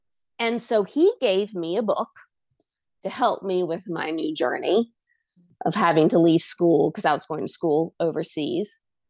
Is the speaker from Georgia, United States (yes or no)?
yes; Georgia, United States; I grew up in Georgia.